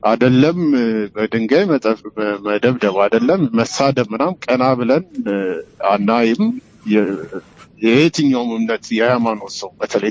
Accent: Addis Ababa, Ethiopia; አዲስ አበባ ነው ተወልጄ ያደኩት

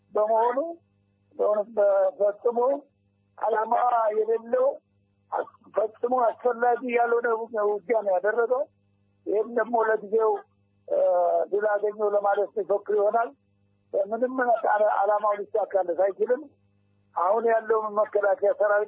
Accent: Oromia, Ethiopia; born there; እንደተባለው የተወለድኩት በወለጋ ክፍለ ሀገር በወሮ ጉድሮ አውራጃ በጉድሮ ወረዳ ነው

